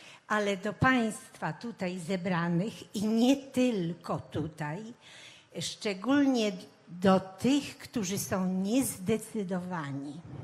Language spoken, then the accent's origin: Polish; Kłodzko, Lower Silesian Voivodeship, Poland; jestem z Kłodzka i jak widać jestem dojrzałą seniorką